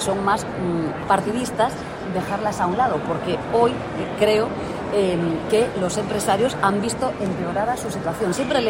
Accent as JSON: {"language": "Spanish", "country": "Spain", "said": "Yo lo que quiero es que en mi país se cumpla con el artículo 122.2 de la Constitución Española."}